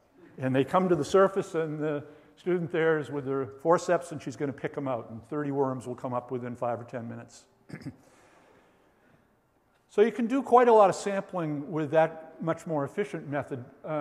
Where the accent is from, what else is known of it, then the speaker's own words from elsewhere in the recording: Boston, Massachusetts, United States; so I grew up around Boston, and that was where I said you could dig holes and find worms.